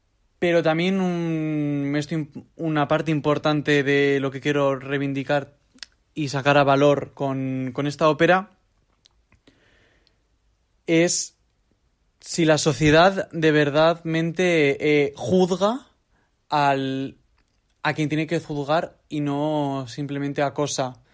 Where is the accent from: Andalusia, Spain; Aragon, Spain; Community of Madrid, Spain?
Aragon, Spain; Ayerbe; now in San Sebastián, Spain; cuando recuerdo las historias que me contaba mi abuela en Ayerbe, en mi pueblo, y hice un pequeño libreto, un par de escenitas con música, nada elaborado. Y cuando llegué en septiembre a San Sebastián